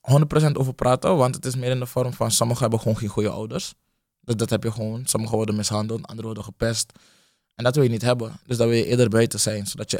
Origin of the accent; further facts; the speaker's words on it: Suriname; now in Netherlands; Ik kom uit Suriname. En daar is het minder goed geregeld.